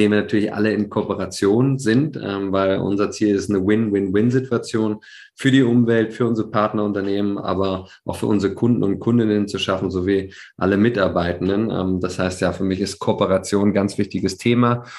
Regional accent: Berlin, Germany; ich bin Berliner

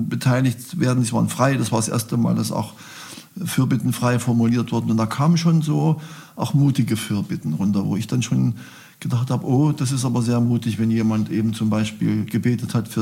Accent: Leipzig, Saxony, Germany; Und ich komme ja aus Leipzig

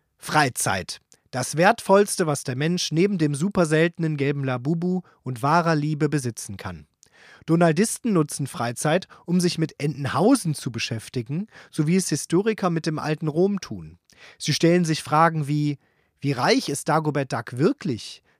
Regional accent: North Rhine-Westphalia, Germany; ich komme ja aus NRW

